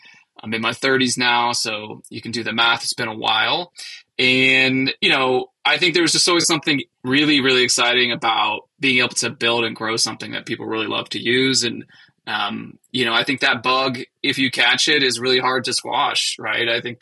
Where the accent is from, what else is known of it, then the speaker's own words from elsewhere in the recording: Ohio, United States; Yeah, I mean, I grew up in outside of Cleveland, Ohio, hence the Browns fan comment.